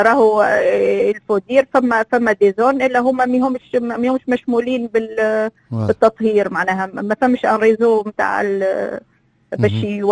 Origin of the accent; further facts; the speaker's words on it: Tunisia; ومعناها هذه الأنواع اللي موجودة عندنا في تونس